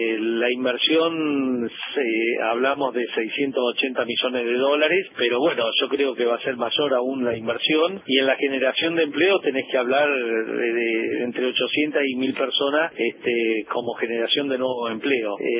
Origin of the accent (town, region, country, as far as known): Argentina